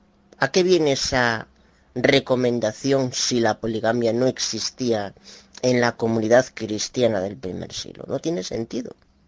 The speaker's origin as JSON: {"language": "Spanish", "region": "Galicia", "country": "Spain", "said": "de Galicia, España"}